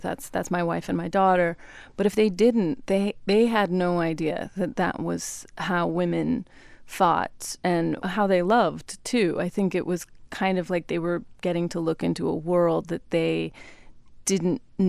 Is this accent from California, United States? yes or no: yes; Sacramento, California, United States; in Sacramento, California, which is my hometown, which I love very much.